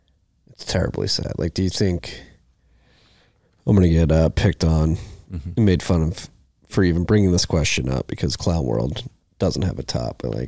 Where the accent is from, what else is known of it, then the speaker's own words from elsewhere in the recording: Philadelphia, Pennsylvania, United States; Like I'm from Philadelphia, and I was back on the East Coast all summer